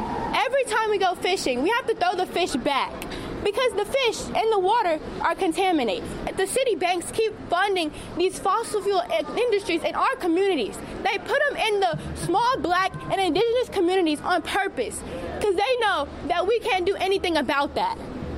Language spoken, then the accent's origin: English; Louisiana, United States; I'm traveling here from Southwest Louisiana. I have to come all the way out here just to fight for clean air in my communities.